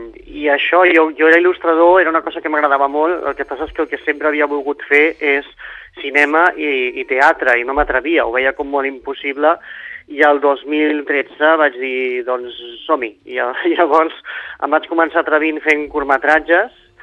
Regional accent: Sant Vicenç de Castellet, Catalonia, Spain; Exacte, és el meu poble.

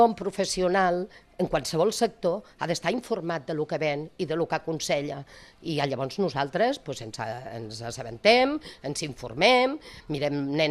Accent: Sabadell, Catalonia, Spain; Veníem de Sabadell, perquè jo sóc de Sabadell

